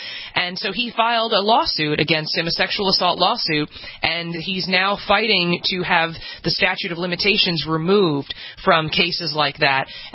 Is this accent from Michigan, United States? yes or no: yes; Flint, Michigan, United States; I'm from Flint, Michigan.